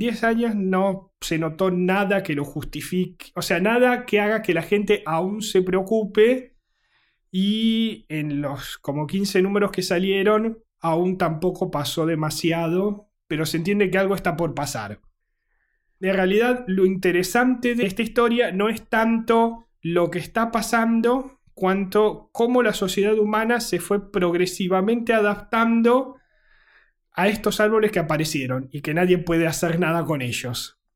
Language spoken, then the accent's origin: Spanish; Italy; yo en algún momento en mi infancia en Italia vi más o menos todas las películas que fueron saliendo